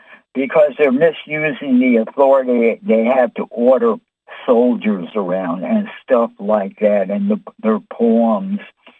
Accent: New York City, New York, United States; Hey, I'm from New York. York City

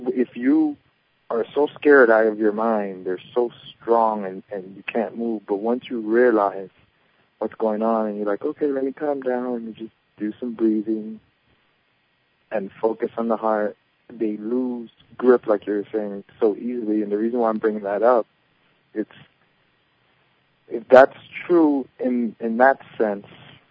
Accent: New York, United States; It's like, okay, I'm from New York, and I have one accent, and somebody from L.A. has a different accent.

